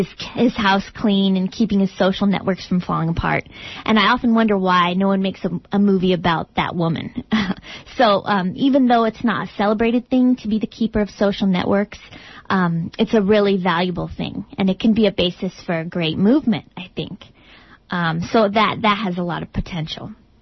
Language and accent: English; Littleton, Colorado, United States; I am 31. I'm from Littleton, Colorado, and I am a teacher and a researcher.